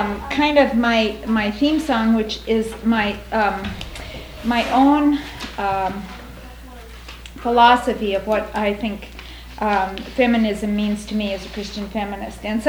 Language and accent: English; Thousand Oaks, California, United States; from Thousand Oaks, California